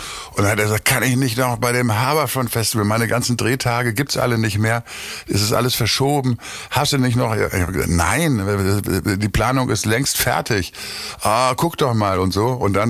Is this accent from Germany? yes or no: yes; Münster, North Rhine-Westphalia, Germany; er kommt aus Gronau, ich komme aus Münster. Und er hat lange in Münster gelebt, wie ich auch